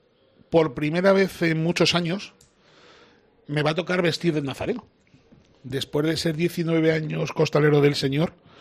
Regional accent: El Torno, Castilla-La Mancha, Spain; yo no soy de Ciudad Real, yo soy de El Torno.

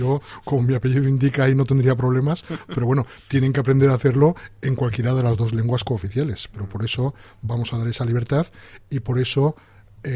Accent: Elche, Valencian Community, Spain; Yo soy de Elche. Entonces, en conversaciones formales de este tipo, prefiero expresarme en castellano, pero el valenciano lo hablo perfectamente

